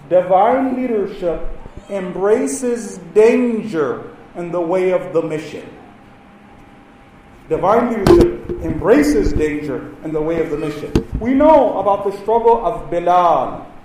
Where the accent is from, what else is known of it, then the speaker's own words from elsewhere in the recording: United States; Normally in America, I'm from America, we know before the presidential campaign